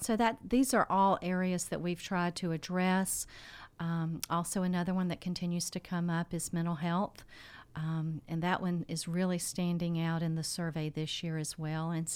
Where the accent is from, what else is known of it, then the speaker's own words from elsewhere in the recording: Elberton, Georgia, United States; I'm originally from Elberton, Georgia. Have lived all my life in Georgia.